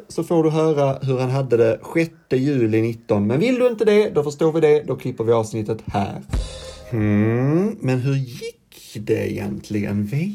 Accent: Skåne, Sweden; Jag är ju från Skåne, så det kan ju vara så att jag har hört det i Skåne.

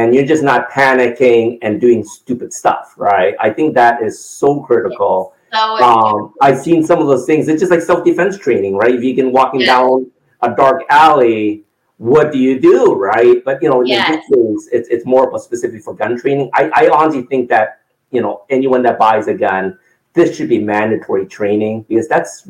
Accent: California, United States; You know, I'm from California. So I felt like I was the only Texan that didn't get a gun.

